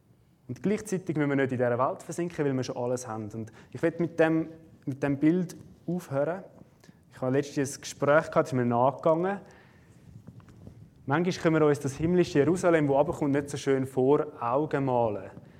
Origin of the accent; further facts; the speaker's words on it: Rüti, Zurich, Switzerland; eine Stadt wie Rüti, wo ich herkomme